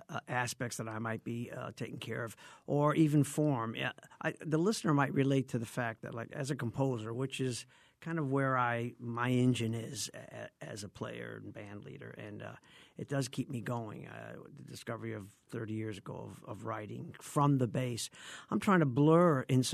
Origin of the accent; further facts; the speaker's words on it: Waterbury, Connecticut, United States; reflections on my growing up in Waterbury in the post-World War II era, say from 1945 to 50 primarily